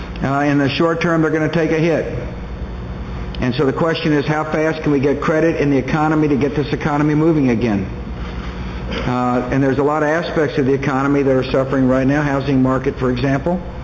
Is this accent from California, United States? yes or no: no; Texas, United States; You sound like the guys I grew up with in West Texas, you know?